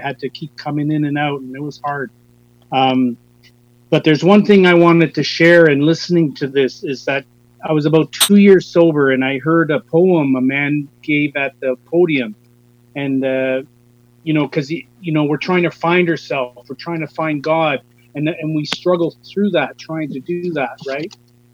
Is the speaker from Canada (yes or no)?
yes; Toronto, Ontario, Canada; As was said, I'm from Toronto.